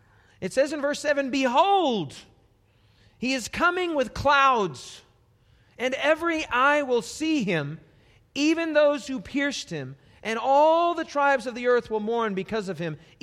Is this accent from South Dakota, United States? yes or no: yes; Rapid City, South Dakota, United States; It had been given to me in a vegetarian restaurant in my hometown of Rapid City, South Dakota.